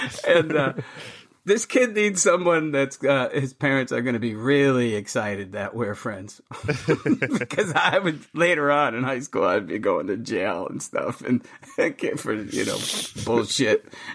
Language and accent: English; Syracuse, New York, United States; Oh, I grew up in Central New York. I grew up in Syracuse, New York.